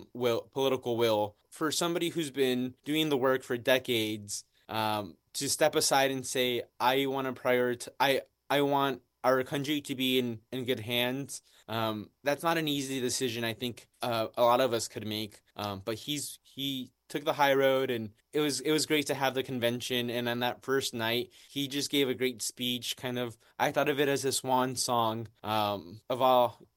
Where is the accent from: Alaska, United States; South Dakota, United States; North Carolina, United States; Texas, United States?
Texas, United States; Dallas; I'm originally from Dallas, so it was a little bit like being back home for a couple of days.